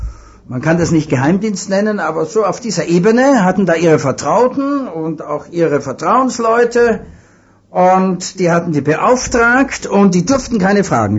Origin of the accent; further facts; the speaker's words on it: Vienna, Austria; ich bin Wiener und die reden so breit